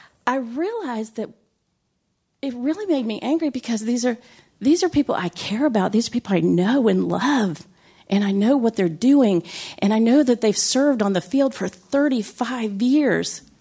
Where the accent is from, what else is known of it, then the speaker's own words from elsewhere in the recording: Ohio, United States; also born or lived in Brazil / Florida; So fast forward, grew up in Ohio. After we came back from Brazil, grew up in Ohio, moved to Florida. Lived in Florida for about 14 years.